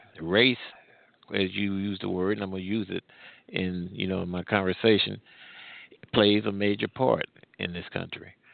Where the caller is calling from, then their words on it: Midwest, United States; I'm calling from the Midwest.